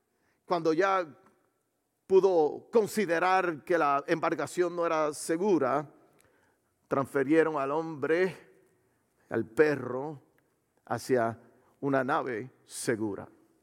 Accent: Puerto Rico; yo soy, si usted no me conoce muy bien, yo soy de Puerto Rico

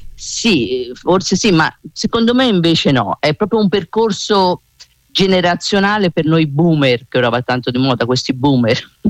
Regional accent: Scandicci, Tuscany, Italy; sono nata a Scandicci, quindi ho vissuto la mia infanzia, la mia adolescenza a Scandicci

